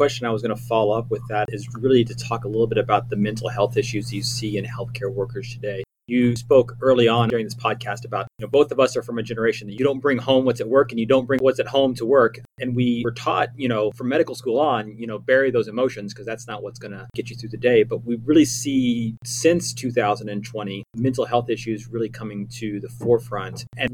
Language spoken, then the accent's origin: English; Oklahoma, United States; being born and raised in Oklahoma, I call the fracking hole.